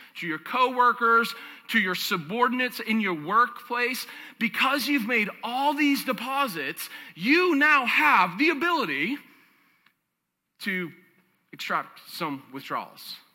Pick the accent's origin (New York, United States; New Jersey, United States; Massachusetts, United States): Massachusetts, United States; Boston; No, I'm a Bostonian, man. You can take the guy out of Boston, but you can't take the Boston out of the guy.